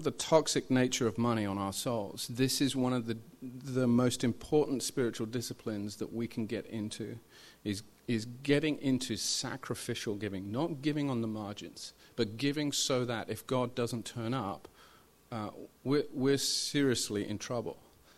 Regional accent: India; this is when I grew up in India

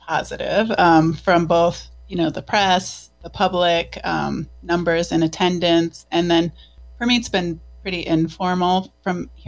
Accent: Leech Lake, Minnesota, United States; I'm from Leech Lake. I'm a citizen of the Boys Fort Band of Ojibwe.

